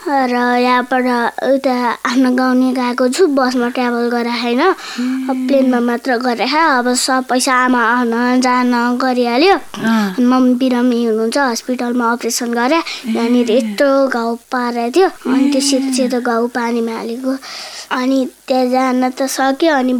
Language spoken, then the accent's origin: Nepali; Surkhet, Karnali Province, Nepal; हाम्रो घर चाहिँ सुर्खेत हो